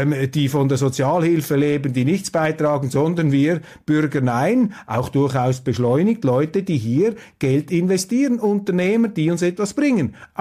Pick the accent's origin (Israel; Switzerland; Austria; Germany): Switzerland; Als Schweizer passt mir das nicht, wenn andere Länder einfach in ein anderes einmarschieren.